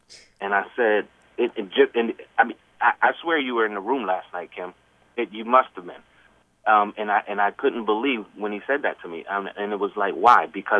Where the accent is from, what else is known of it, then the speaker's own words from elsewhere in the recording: Hartford, Connecticut, United States; now in Windsor, United States; I'm calling from Windsor, Connecticut. I grew up in Charter Oak Terrace in Hartford, Connecticut. I'm a black male.